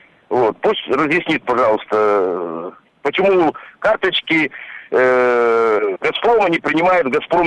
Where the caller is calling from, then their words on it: Krasnodar, Krasnodar Krai, Russia; Я из Краснодара.